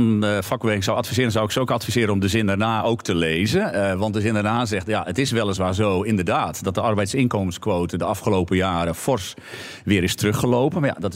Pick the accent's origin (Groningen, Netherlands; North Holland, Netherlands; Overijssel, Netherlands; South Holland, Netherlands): Groningen, Netherlands; Ik ben een Groninger en het grootste compliment van een Groninger is, het kon minder.